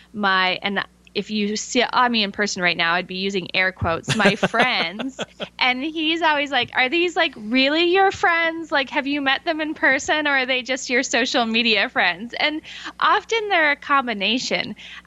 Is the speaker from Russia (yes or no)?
no; Canada; moved away as an adult; now in United States; Originally, I am from Canada and made my way to the States because of college